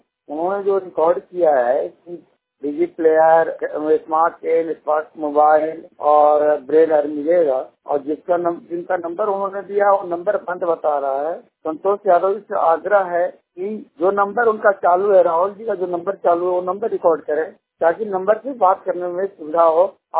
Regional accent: Aurangabad, Bihar, India; मैं बिहार औरंगाबाद एरिया का निवासी हूँ और मैं 100% ब्लाइंड हूँ।

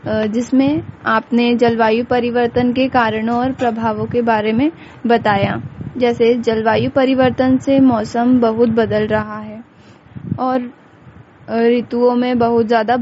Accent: Madhya Pradesh, India; मैं खंडवा जिले से हूं।

